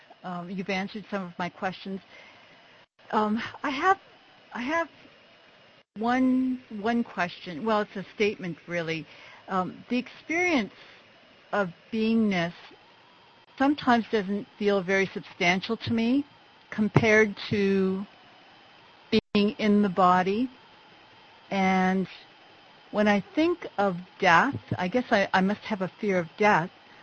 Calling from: Windsor, Ontario, Canada; From Windsor, Ontario, Canada. It's nice to talk to you.

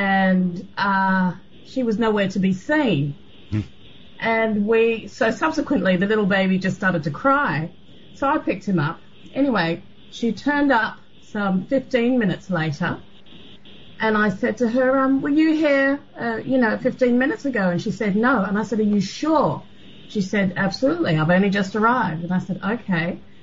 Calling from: Sydney, New South Wales, Australia; Hi, I'm calling from Sydney, Australia.

